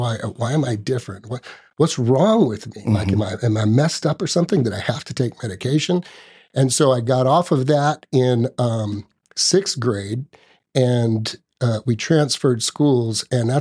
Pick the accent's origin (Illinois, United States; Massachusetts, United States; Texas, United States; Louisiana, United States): Texas, United States; I mean, I'm half Mexican, I'm from Texas, and you want to motivate me, tell me it can't be done.